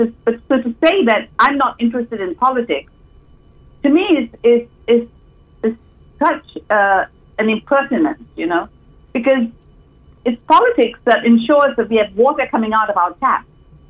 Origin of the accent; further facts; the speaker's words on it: Malaysia; also born or lived in United States; I grew up in Malaysia. I did my master's. I did my first degree in Malaysia. Did my master's at UCLA